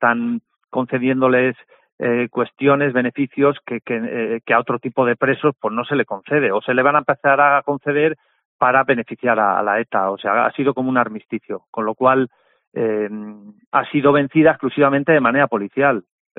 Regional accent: Ciudad Rodrigo, Castile and León, Spain; now in Basque Country, Spain; yo soy castellano, yo soy de Ciudad Rodrigo, Salamanca, conozco bien Extremadura porque he trabajado años allí

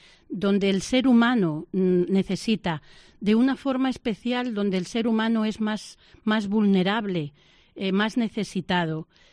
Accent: Castilla-La Mancha, Spain; Yo he sido alumna de un colegio teresiano, Mora de Toledo, soy manchega

